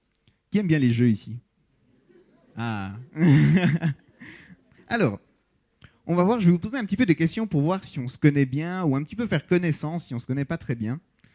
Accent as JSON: {"language": "French", "town": "La Chaux-de-Fonds", "region": "Neuchâtel", "country": "Switzerland", "tie": "born there", "said": "Moi, je suis né à la Chaux-de-Fonds. Donc, voilà, je suis né par ici."}